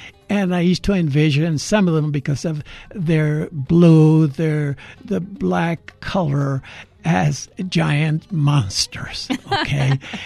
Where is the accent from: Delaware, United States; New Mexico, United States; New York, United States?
New Mexico, United States; Well, of course, I grew up in the Rio Puerco Valley, which is, for those who have not heard of the valley, it's situated about 50 miles southeast of Chaco Canyon.